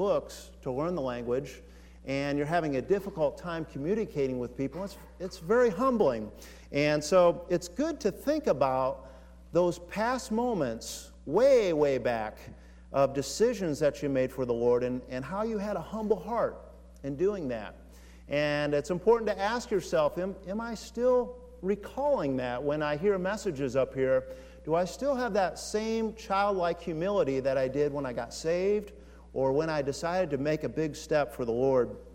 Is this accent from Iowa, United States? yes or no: no; Fort Wayne, Indiana, United States; We grew up in Fort Wayne.